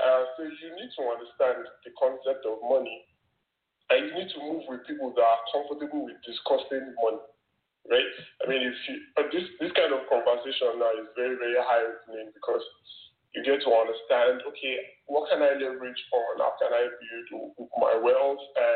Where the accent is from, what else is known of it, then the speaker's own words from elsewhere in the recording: Nigeria; I mean, I grew up in Nigeria.